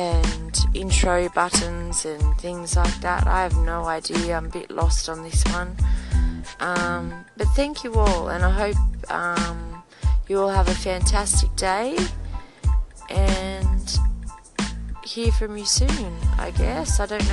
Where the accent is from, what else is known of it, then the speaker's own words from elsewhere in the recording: Australia; I'm from Australia